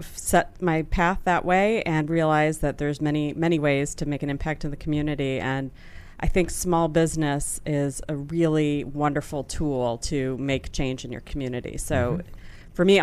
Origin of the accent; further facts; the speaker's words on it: Oak Park, Michigan, United States; A little town outside of Detroit, Michigan called mm-hmm. Oak Park.